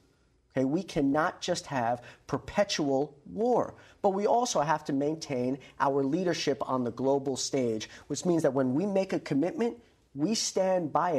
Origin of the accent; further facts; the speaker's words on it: Staten Island, New York, United States; I'm from Staten Island. I have no problem with profanity, okay?